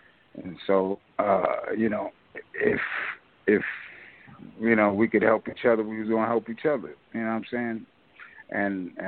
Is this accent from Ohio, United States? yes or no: no; Queens, New York, United States; You know, I'm originally from Queens. You know, there's a lot of New York shit going on right there, so we kicked it.